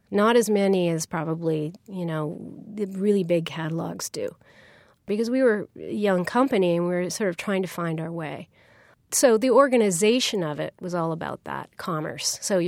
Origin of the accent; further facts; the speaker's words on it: Canada; I'm Canadian